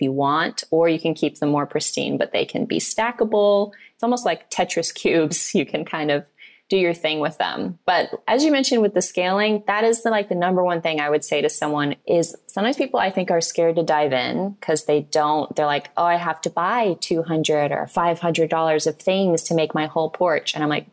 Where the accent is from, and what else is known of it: Missouri, United States